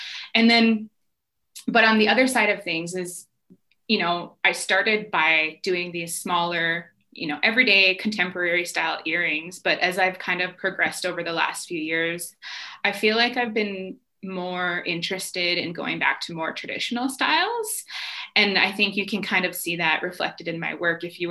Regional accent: Alberta, Canada; you know, I grew up in Alberta

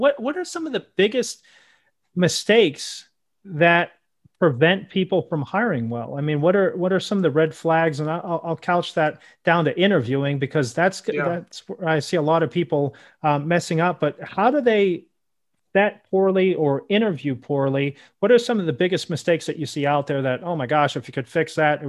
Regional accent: Pittsburgh, Pennsylvania, United States; So I'm from Pittsburgh.

